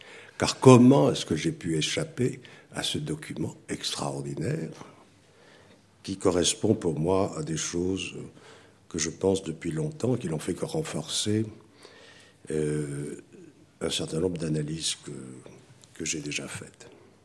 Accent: Bordeaux, Nouvelle-Aquitaine, France; j'ai maintes fois fait allusion dans mes livres à mon enfance à Bordeaux dans une famille particulièrement anglophile

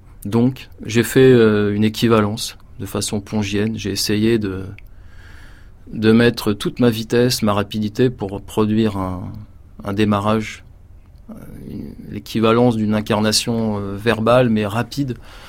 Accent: Sarcelles, Île-de-France, France; c'est mon enfance à Sarcelles dans des immeubles juste construits.

